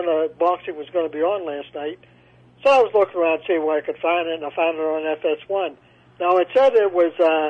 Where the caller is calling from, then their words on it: Wheeling, West Virginia, United States; Oh, a place called Wheeling, West Virginia.